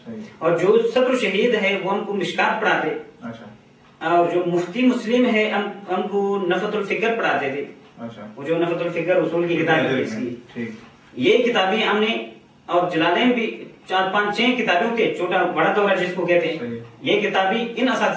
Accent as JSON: {"language": "Urdu", "town": "Chitral", "region": "Khyber Pakhtunkhwa", "country": "Pakistan", "also_born_or_lived": "Peshawar", "said": "ہم اصل میں پیچھے چترال کے رہنے والے ہیں، بہت آسا سے پشاور میں رہتے ہیں."}